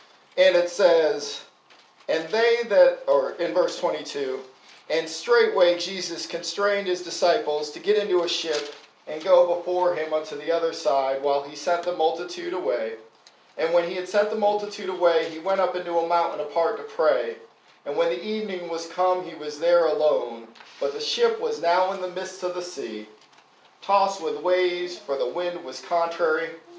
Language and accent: English; Connecticut, United States; moved away; also born or lived in Florida, United States; I was raised in Connecticut. I grew up in the Gem Street Church of Christ under my grandfather, who preached there for over 25 years. And then we moved to Florida, as all good retirees do, in the mid-90s.